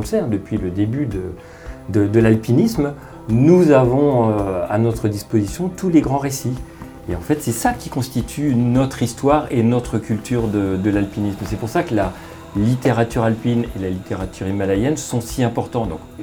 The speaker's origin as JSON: {"language": "French", "town": "Le Mans", "region": "Pays de la Loire", "country": "France", "tie": "born or raised there", "said": "Alors, je suis né au Mans et j'ai vécu au Mans."}